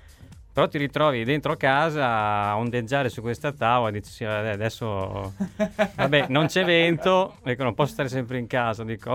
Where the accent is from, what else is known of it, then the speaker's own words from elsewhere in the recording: Ferrara, Emilia-Romagna, Italy; vengo da Ferrara.